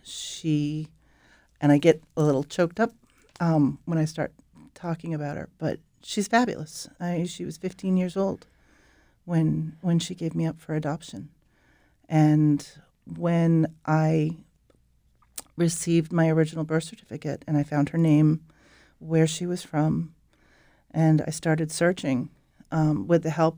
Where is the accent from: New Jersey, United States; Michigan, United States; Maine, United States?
Maine, United States; Biddeford; born there; I was born in Biddeford, and my birth mother stayed at St. Andre's Home in Biddeford while she was pregnant for me.